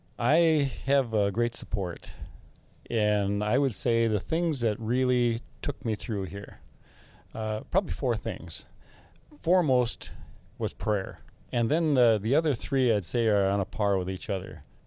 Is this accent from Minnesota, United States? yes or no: yes; Rosemount, Minnesota, United States; Well, I'm from Rosemount area, and I'm 71 years old.